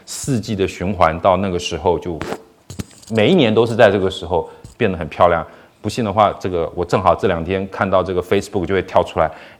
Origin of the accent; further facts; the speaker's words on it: China; 我们中国人对信用这件事情非常的强调